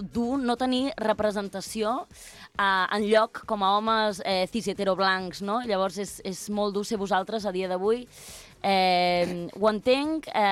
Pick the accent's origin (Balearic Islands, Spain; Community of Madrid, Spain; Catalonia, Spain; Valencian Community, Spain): Catalonia, Spain; Sant Joan Despí; Ui, que sóc de Sant Joan d'Espí, eh?